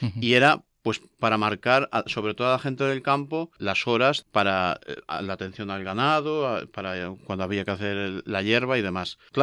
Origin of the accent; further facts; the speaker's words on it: Meruelo, Cantabria, Spain; y yo que soy de Meruelo